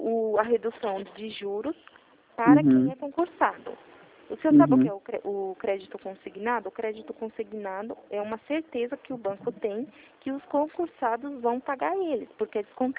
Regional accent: São José dos Campos, São Paulo, Brazil; eu sou de São José dos Campos, no centro de São José dos Campos

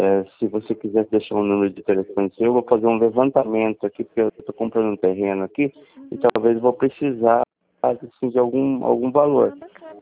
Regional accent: Sorocaba, São Paulo, Brazil; sou de Sorocaba, mas trabalho aí

